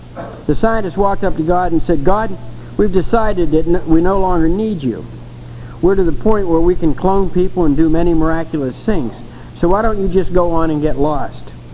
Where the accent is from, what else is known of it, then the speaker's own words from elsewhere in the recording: Ireland; I'm Irish. I won't tell you what church we went to.